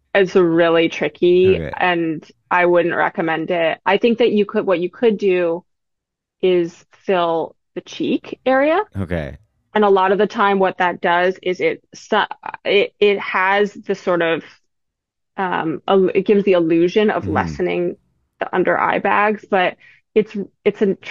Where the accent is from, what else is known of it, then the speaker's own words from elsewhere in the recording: East Coast, United States; I mean, I'm from the East Coast and I feel, have lived on and off in New York for a long time and feel very comfortable there.